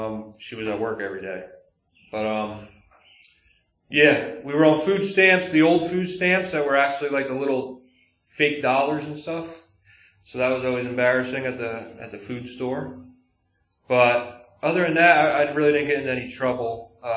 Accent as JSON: {"language": "English", "town": "Nazareth", "region": "Pennsylvania", "country": "United States", "tie": "born or raised there", "said": "I grew up not far from here. I grew up in Nazareth, like half hour north of here."}